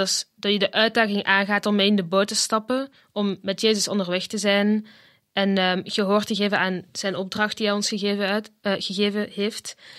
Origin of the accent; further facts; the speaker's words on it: Veltem, Flemish Brabant, Belgium; Ja, Veltem.